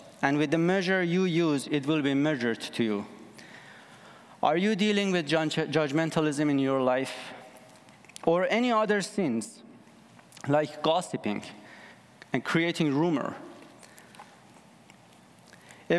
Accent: Iran; moved away as an adult; now in Canada; I grew up in Iran, and after high school, I served in the military, then spent 4 years earning $2 a day in a fabric shop.

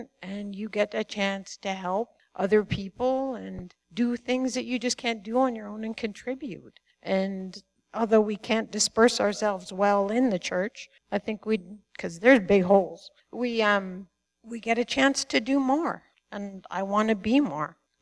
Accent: Maple Ridge, British Columbia, Canada; I grew up in Maple Ridge, not far from here, without a Christian upbringing. Both of my parents had themselves grown up in church-going sort of families, but we didn't.

